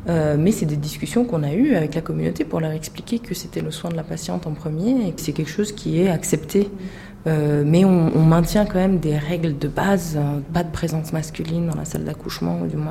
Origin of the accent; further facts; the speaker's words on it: France; Je suis le médecin référent du projet. Et je suis française